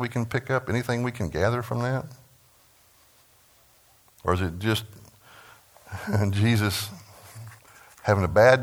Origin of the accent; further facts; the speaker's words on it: Texas, United States; and I'm from West Texas. I get it.